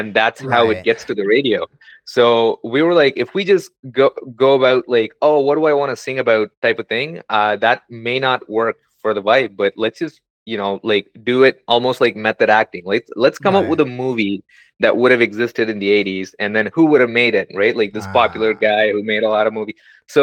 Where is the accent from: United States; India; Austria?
India; when I was a kid, I was mostly exposed to whatever was top 40, which was in India. Growing up in India